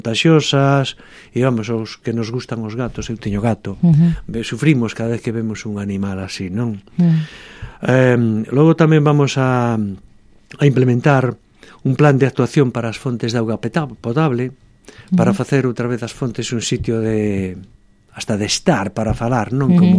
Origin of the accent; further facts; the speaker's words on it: Sillobre, Galicia, Spain; e os que somos de Sillobre son os dous ríos de Sillobre